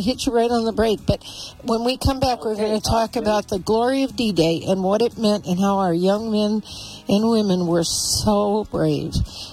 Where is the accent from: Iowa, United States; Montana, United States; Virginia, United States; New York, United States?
Montana, United States; Billings; also born or lived in Bozeman; I am from Bozeman, Montana, although I did grow up here in Billings as … of Poly Drive School, Lewis and Clark School.